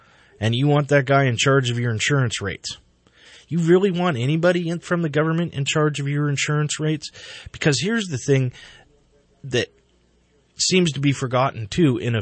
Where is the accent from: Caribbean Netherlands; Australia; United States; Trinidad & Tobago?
United States; the answer you're going to get is I'm an American.